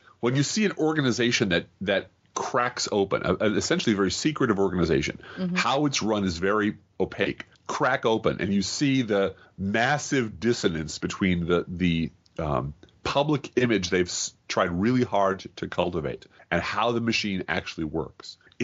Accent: Chicago, Illinois, United States; And being as I hail from Chicago, it brings back fond memories, I must say.

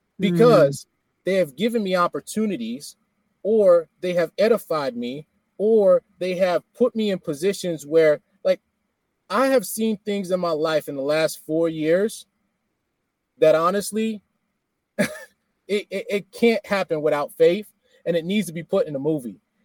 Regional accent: Florida, United States; also born or lived in New Jersey; And so I was raised in South Florida, born in Jersey.

